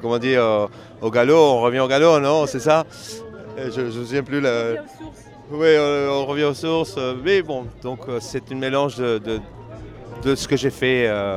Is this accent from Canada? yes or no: no; Argentina; now in Paris, France; je suis argentin de Paris depuis plus de 30 ans